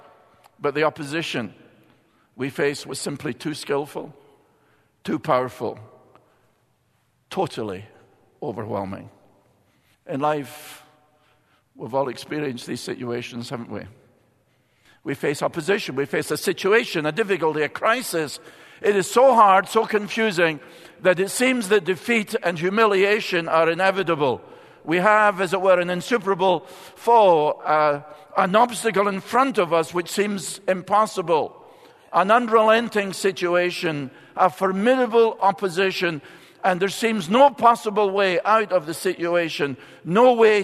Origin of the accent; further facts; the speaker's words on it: Scotland, United Kingdom; Being Scottish, we didn't have cheerleaders. The weather's too cold for that.